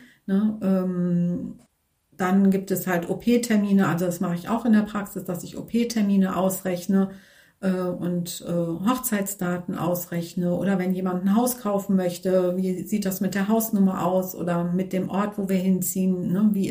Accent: Northern Germany, Germany; born there; Ich habe eine Naturheilpraxis in Siegburg. Ich bin 55 Jahre alt, gebürtig aus Norddeutschland.

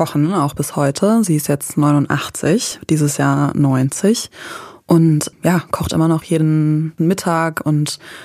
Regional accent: Uetersen, Schleswig-Holstein, Germany; ich komme halt so aus dem Landkreis Elmshorn-Pinneberg. Ich komme eigentlich aus Uetersen. Das ist so eine kleine Stadt in Pinneberg bei Elmshorn. Und da habe ich aber auch echt nicht so lange gewohnt, weil wir eben viel umgezogen sind.

